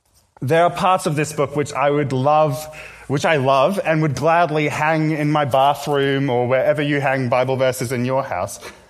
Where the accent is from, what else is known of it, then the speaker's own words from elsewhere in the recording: South Africa; when I explained that I'm South African, her face just dropped instantly.